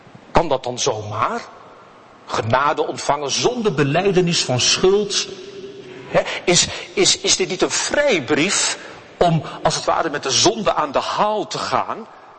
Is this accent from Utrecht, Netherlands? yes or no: yes; Nieuwegein, Utrecht, Netherlands; ik kom uit Nieuwegein en ik hou wel wat van gein